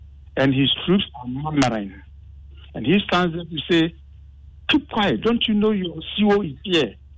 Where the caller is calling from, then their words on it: Michel Camp, Greater Accra, Ghana; I'm speaking from Michelle Camp.